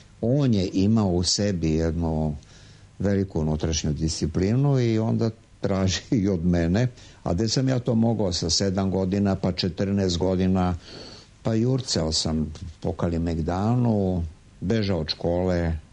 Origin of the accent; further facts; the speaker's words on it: Belgrade, Serbia; born there; sam rođen u Zadarskoj ulici koja je odavde 100 metara udaljena. Tako da ovaj kraj mi je veoma drag i volim ga jako.